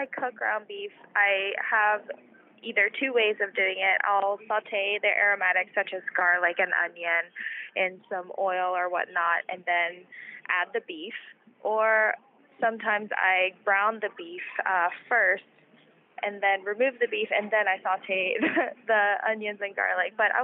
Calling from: Pittsburgh, Pennsylvania, United States; I live in Pittsburgh, Pennsylvania.

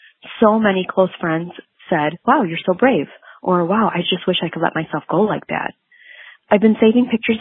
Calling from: Chicago, Illinois, United States; from Chicago

